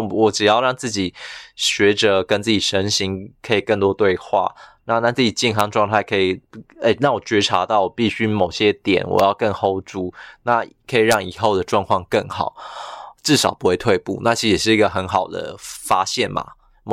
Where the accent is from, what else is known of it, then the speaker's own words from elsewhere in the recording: Yunlin-Chiayi, Taiwan; 然后我们的家乡都在云嘉，就是很，我们都是云林嘉义的人，然后我们生活地点都很接近